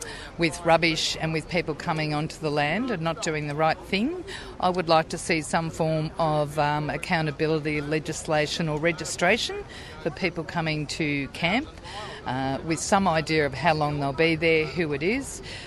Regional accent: Wodonga, Victoria, Australia; I come from Wodonga West and I live near the river and creeks near Wodonga.

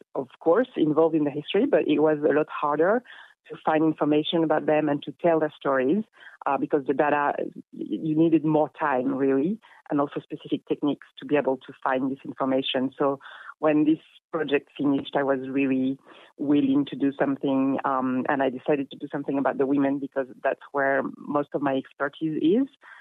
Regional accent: New Caledonia; So I'm originally from New Caledonia. I spent a lot of time outdoors as a kid with my family.

